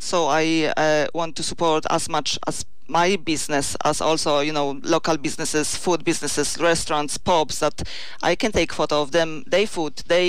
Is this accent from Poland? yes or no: yes; Poland; now in Listowel, Ireland; Well, yes, I'm kind of Irish as well. I came from Poland 17 years ago to Ireland. Now I live in Listowel and I became Irish as well